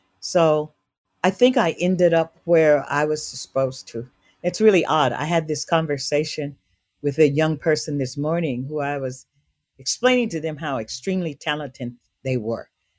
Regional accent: Vallejo, California, United States; also born or lived in Chicago / Berkeley; I am from Stateline, Mississippi. I was actually born in Chicago, Illinois, and I have been in California ever since I was a very small child.

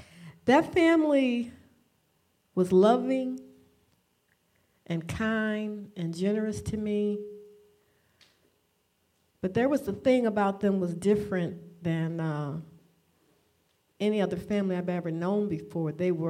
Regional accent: Detroit, Michigan, United States; I'm from Detroit, and I was playing with him about a dozens game

